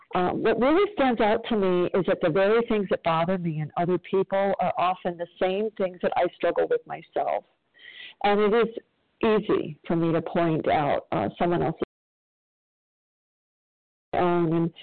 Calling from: South Carolina, United States; I'm calling from South Carolina

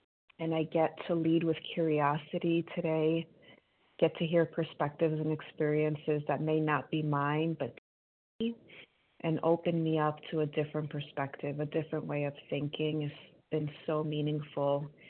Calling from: Queens, New York, United States; I'm calling from New York in Queens.

